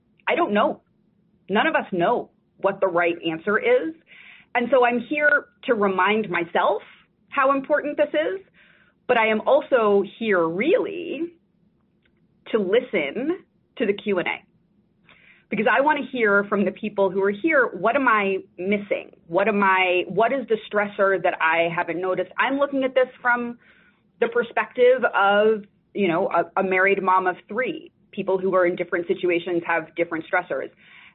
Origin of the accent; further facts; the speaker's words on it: Brooklyn, New York, United States; I grew up in Brooklyn, so did my dad, so does my grandfather, so did my great-grandfather. So I have the real Brooklyn DNA.